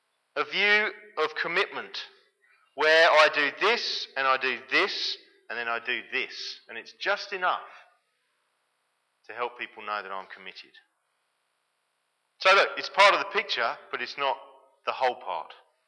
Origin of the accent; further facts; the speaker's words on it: England, United Kingdom; I'm English and you can't take that out of me, I don't think.